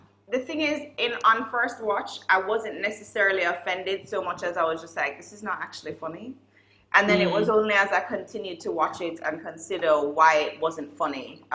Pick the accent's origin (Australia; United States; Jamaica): Jamaica; It goes back to the idea that I can't walk into a room and everybody actually acknowledge that I'm Jamaican because I speak standard English, and they're expecting me to speak like a Yardie